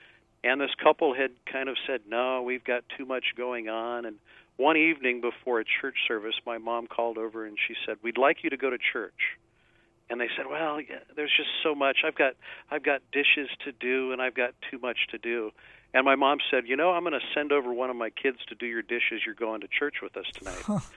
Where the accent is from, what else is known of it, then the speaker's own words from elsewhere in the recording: Tucson, Arizona, United States; now in Hawaii, United States; You know, I was raised in Tucson, Arizona, about as far from Hawaii as you can get. It's dry and lots of cactus.